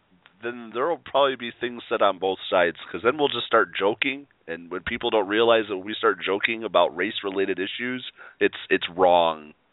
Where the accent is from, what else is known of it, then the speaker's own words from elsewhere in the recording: Chicago, Illinois, United States; You know, but I'm from Chicago. That's not out of the ordinary in Chicago.